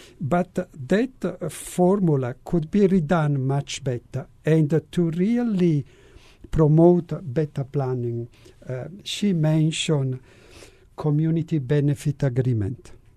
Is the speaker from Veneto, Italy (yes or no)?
no; Milan, Lombardy, Italy; English is a second language; In the 70s, I passed on information that in my hometown in Milano, there was a discretionary budgeting.